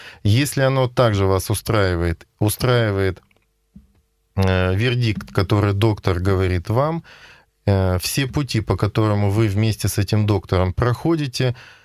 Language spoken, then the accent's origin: Russian; Sverdlovsk Oblast, Russia; now in Perm, Russia; Да, я приехал из Свердловской области